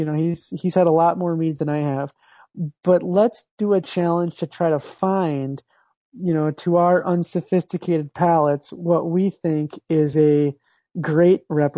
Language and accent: English; Saint Paul, Minnesota, United States; now in Minneapolis, United States; I'm from St. Paul. I lived in St. Paul just till a couple of years ago, when I moved 6 miles away to Minneapolis.